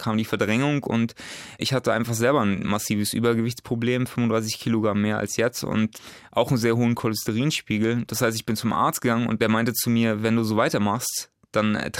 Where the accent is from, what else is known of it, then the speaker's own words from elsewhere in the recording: Berlin, Germany; Ich komme aus Berlin